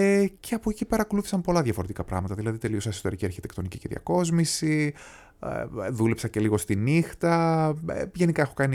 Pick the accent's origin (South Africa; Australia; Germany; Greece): Germany; Viersen, North Rhine-Westphalia; Γεννήθηκα στη Γερμανία, ναι. Στο Φίερζεν, είναι ένα μικρό χωριό κοντά στο Ντέσσελντορφ, χωριό για τα δεδομένα της Γερμανίας, γιατί νομίζω ότι έχει γύρω στους 60.000 κατοίκους. Ωστόσο, μια πάρα πολύ ωραία έτσι, περιοχή. Εκεί γεννήθηκα, εκεί μεγάλωσα.